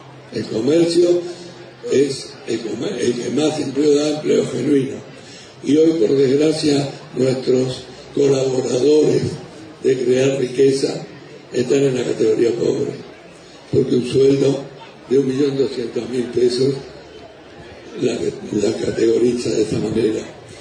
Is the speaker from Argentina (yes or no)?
yes; Lomas de Zamora, Buenos Aires Province, Argentina; Yo soy de Loma de Zamora.